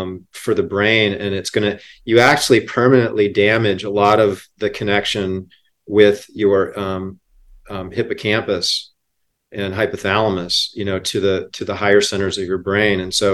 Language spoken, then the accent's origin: English; Hawaii, United States; I grew up in Hawaii.